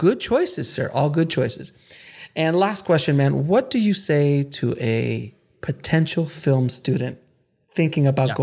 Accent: Miami, Florida, United States; because I came from Florida, which sure. did Miami

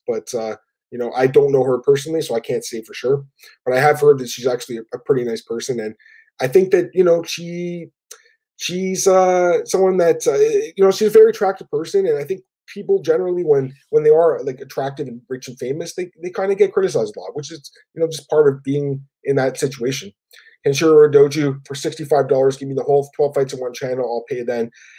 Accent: Canada; especially as a Canadian.

